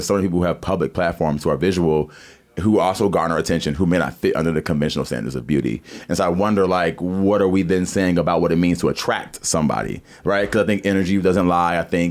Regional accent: the South, United States; because I grew up in the South. I was darker skinned comparison to the people in my school system

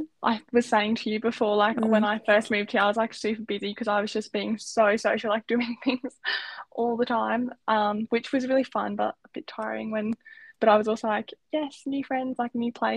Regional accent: Queensland, Australia; because I'm like from Queensland, we're used to the humidity

